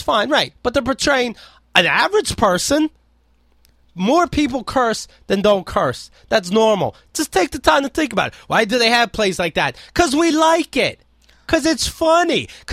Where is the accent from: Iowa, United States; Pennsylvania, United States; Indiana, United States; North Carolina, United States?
Pennsylvania, United States; now in New York, United States; Yes, we do the show from New York. I'm from Pennsylvania.